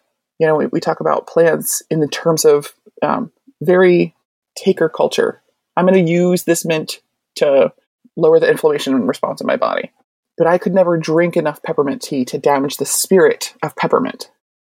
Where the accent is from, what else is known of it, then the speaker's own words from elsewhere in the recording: Baltimore, Maryland, United States; I grew up in Baltimore City, and there's one tree per block.